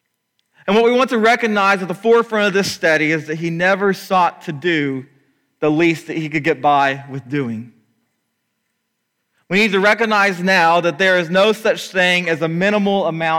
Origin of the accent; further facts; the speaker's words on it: Oklahoma, United States; The church I grew up in Oklahoma, assigned people to take communion to some of the shut-ins